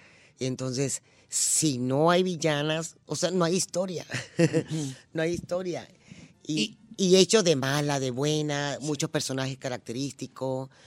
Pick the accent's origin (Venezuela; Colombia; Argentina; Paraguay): Venezuela; Llanos; Yo soy de los llanos centrales de Venezuela, ¿sí? Llanera, donde se monta caballo. Sí, soy de rancho.